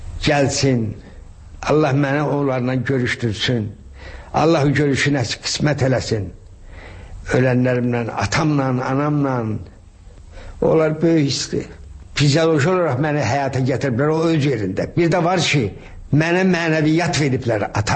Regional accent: Shaki, Shaki-Zagatala, Azerbaijan; Mən uşaqlıqda böyük həyətimiz vardı Şəkidə. Böyük həyətimiz vardı.

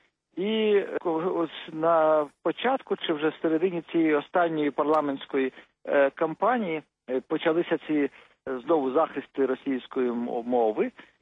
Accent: Kyiv, Ukraine; я виріс в Києві. Я переїхав з родиною до Києва, коли мені було 3 роки.

